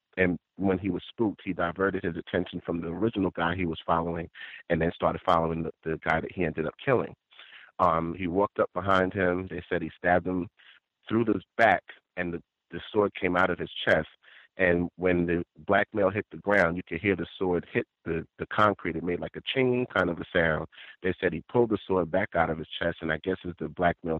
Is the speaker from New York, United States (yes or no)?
yes; New York, United States; I'm from New York. I actually work in New York every day.